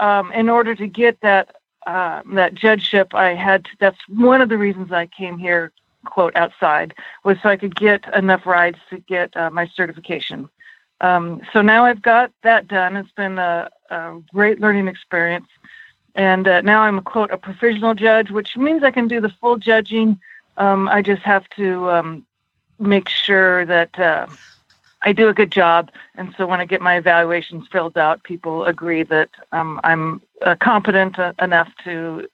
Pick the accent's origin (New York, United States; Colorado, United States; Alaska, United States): Alaska, United States; Yeah, so I'm from Alaska, near a little town called Wasilla that has been made famous in the news a few years ago, which is about an hour from Anchorage.